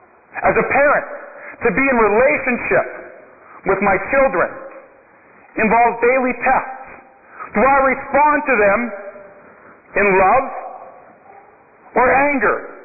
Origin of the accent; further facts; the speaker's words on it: North Battleford, Saskatchewan, Canada; I know you and all of North Battleford are glued to their television sets. Because, hey, I'm a hometown boy.